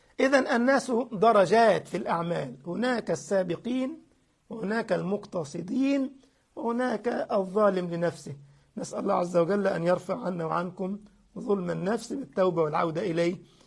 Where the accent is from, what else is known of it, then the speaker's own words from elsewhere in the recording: Egypt; ففي بعض الناس يعني يقول لك عندنا في مصر يقول لك دماغه مريحاه